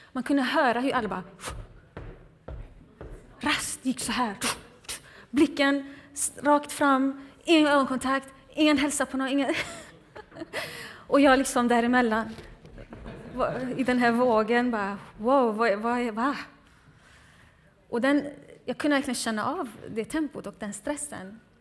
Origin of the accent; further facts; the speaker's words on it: Gothenburg, Västra Götaland County, Sweden; moved away as an adult; now in Stockholm, Sweden; När jag var 18 år så tog jag studenten, jag är uppväxt på västkusten i Göteborg. Och så kom jag in på lärarhögskolan och skulle flytta till Stockholm